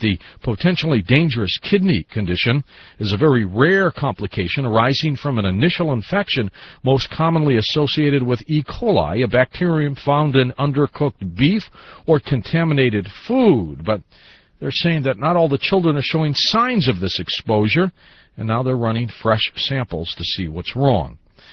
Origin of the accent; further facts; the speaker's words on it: Detroit, Michigan, United States; You know, I was born in Detroit, and when you're in Detroit, when you're from Detroit, you learn the car business.